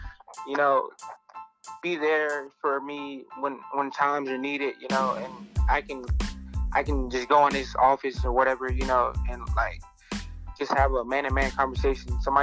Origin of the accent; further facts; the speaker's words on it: Greenville, South Carolina, United States; So I'm from Greenville, South Carolina.